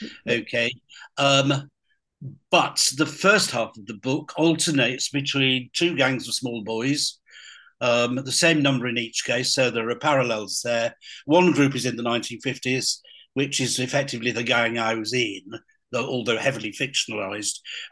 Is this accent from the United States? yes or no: no; Blackburn, North West England, United Kingdom; This is Blackburn in Lancashire, which was my hometown.